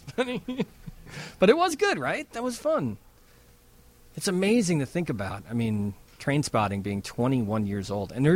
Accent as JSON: {"language": "English", "town": "Chicago", "region": "Illinois", "country": "United States", "said": "No, I live in Chicago. I'm from Chicago."}